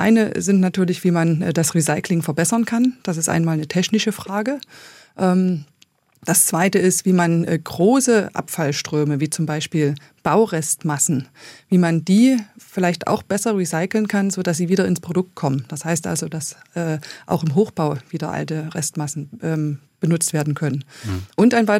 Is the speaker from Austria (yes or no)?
no; East Germany, Germany; Aber ich habe meine Kindheit in der DDR verbracht.